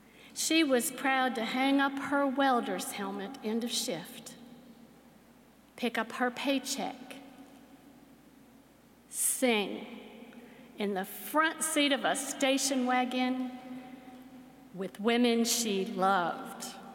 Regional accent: Ohio, United States; accent: twang; As Anna mentioned, I am from Southeastern Ohio, so I do have a bit of twang in my voice from my people who come from the Carolinas and on up to Tennessee and then to Ohio.

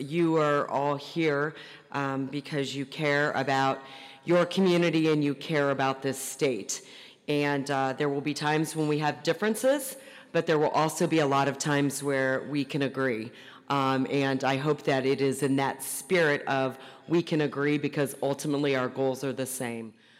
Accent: Ohio, United States; I'm from Northeast Ohio. I still live there.

